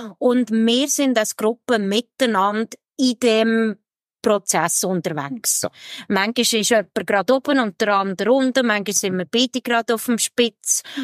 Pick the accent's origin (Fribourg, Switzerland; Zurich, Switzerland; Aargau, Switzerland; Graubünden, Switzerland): Aargau, Switzerland; Also ich bin eine Aargauerin, ich bin in der Nähe von Aarau aufgewachsen. Und wohne jetzt aber, das ist zu dem Projekt, das du, glaub, meinst, ich wohne jetzt in der Nähe von Thun, also auch Kanton Bern.